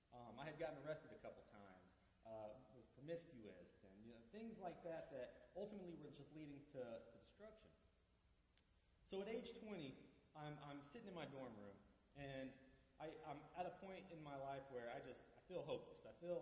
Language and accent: English; Prattville, Alabama, United States; I grew up here in Prattville